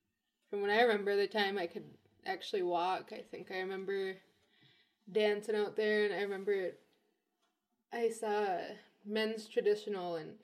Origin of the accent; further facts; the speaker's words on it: Detroit Lakes, Minnesota, United States; growing up in Detroit Lakes, there's not a lot of involvement. We usually got to travel to the res, like, or wherever the powwows are, you know.